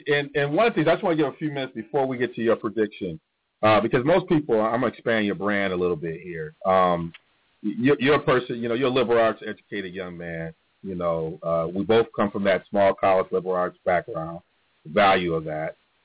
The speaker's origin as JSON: {"language": "English", "town": "Detroit", "region": "Michigan", "country": "United States", "said": "I'm from the Detroit area, Southeastern Michigan, A-Square."}